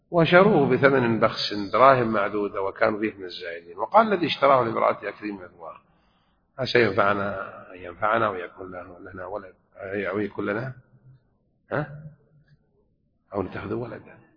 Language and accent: Arabic; Mecca, Makkah Province, Saudi Arabia; كانوا يفعلون شيء إلى حد قريب أنا حضرته وأنا صغير في مكة